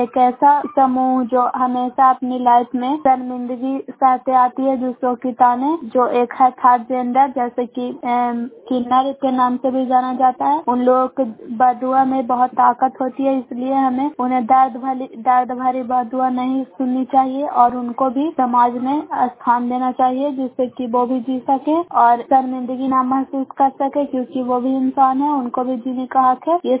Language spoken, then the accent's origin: Hindi; Bairiganj, Bihar, India; ग्राम बैरीगंज post मकरौता जिला नालंदा की निवासी हूँ